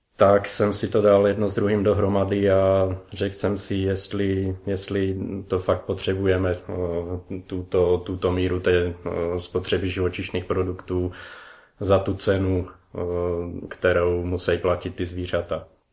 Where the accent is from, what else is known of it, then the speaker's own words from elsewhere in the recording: Slovakia; now in Prague, Czechia; Pocházím ze Slovenska. 9 let žiju v Praze, pracuju a živím se jako programátor. Vegan jsem 13 let, téměř.